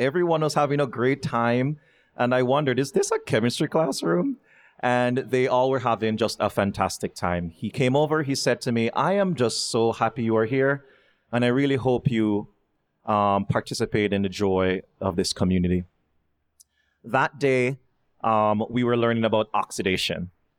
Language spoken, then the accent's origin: English; Jamaica; growing up in Jamaica, we were all told that education was our ticket out of poverty.